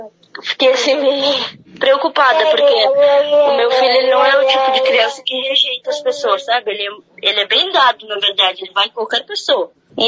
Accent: Rio Grande do Sul, Brazil; moved away as an adult; eu não sou daqui, né? Eu sou do Rio Grande do Sul. Faz 3 anos que eu e meu esposo viemos pra cá.

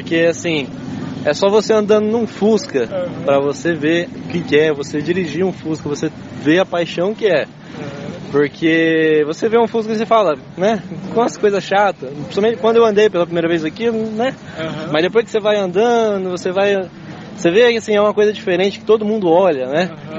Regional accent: Cianorte, Paraná, Brazil; que nós somos de Cianorte, né?

